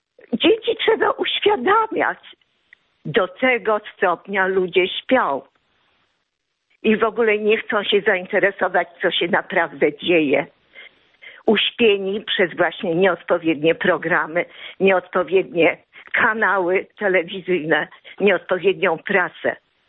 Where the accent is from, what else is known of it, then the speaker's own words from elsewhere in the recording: Warsaw, Masovian Voivodeship, Poland; jestem rdzenną warszawianką